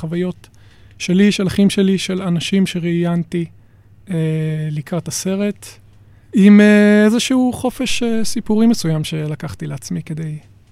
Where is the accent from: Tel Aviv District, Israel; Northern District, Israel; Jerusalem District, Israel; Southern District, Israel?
Southern District, Israel; Be'eri; הקיבוץ הוא קיבוץ בערי, זה הקיבוץ שבו גדלתי.